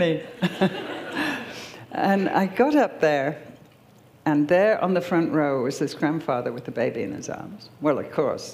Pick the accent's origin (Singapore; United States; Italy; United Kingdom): United Kingdom; And because I'm British and I respect authority, that's how I was brought up, I said, "Yes, sir."